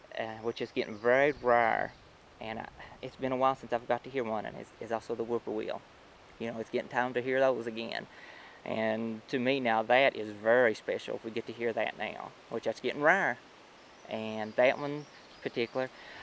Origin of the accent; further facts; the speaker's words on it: Hayside, Virginia, United States; I'm from Hayside, Virginia.